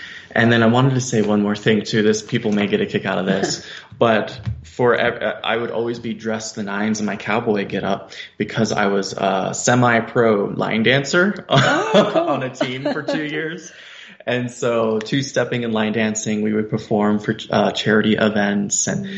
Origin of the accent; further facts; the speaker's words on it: Queen Creek, Arizona, United States; I grew up in Queen Creek, Arizona, which right now, you know, years later, it's part of the Phoenix Metro, the whole Phoenix Valley. But back then it was just all farmland.